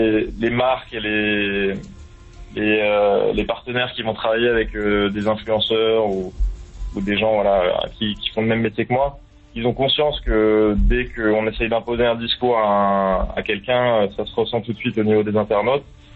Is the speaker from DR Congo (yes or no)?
no; France; c'est en tant que Français